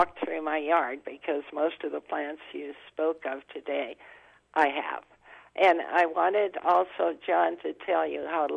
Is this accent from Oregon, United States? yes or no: no; North Dakota, United States; born there; I was born in North Dakota, so we have lots of lilacs.